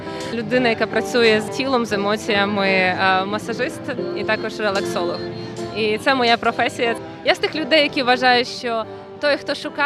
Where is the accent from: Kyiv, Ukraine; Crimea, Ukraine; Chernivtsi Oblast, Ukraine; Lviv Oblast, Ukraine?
Lviv Oblast, Ukraine; Lviv; now in Lublin, Poland; я зі Львова. Приїхавши сюди в Люблін